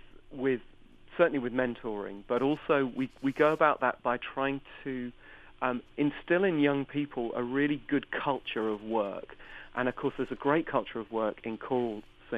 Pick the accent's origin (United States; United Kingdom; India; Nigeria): United Kingdom; England; All the people in the … have come from a very similar background, and we're all English.